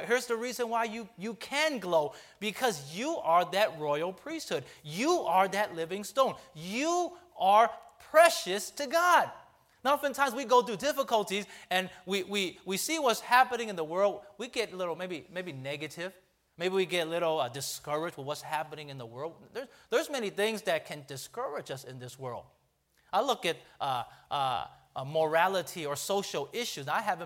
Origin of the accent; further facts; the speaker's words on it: San Francisco, California, United States; I'm born and raised in San Francisco.